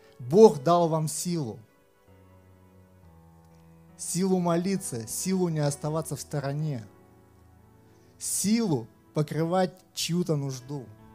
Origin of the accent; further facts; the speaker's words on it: Siberia, Russia; обычный парень из Сибири